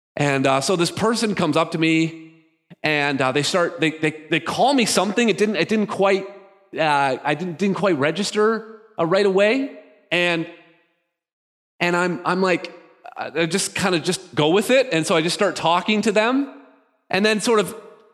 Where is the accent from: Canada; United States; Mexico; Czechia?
Canada; I'm sort of like, I'm the, you know, Scottish, British descent. I'm born and raised in Canada.